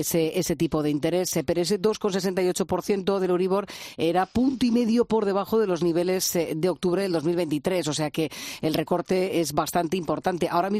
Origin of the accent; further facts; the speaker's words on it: Jumilla, Region of Murcia, Spain; ahí, por ejemplo, en mi pueblo, en Jumilla, sí, pues sí que te puedes comprar una cosa maja